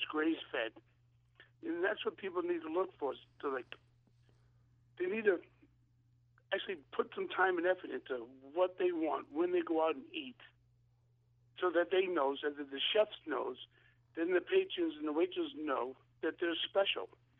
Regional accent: Massachusetts, United States; Came to the first, but I'm from the Cape Cod.

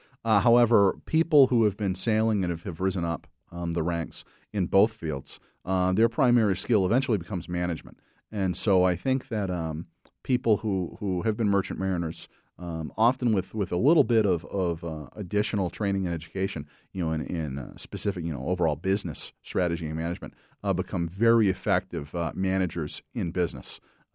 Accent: Eastport, Maine, United States; I'm from Eastport originally, so of course, real familiar with up there.

